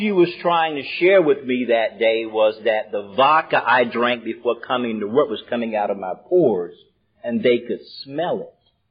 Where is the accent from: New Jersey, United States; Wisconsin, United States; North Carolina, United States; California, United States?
North Carolina, United States; Durham; also born or lived in Baltimore; You see, I remember being a little kid in Durham, North Carolina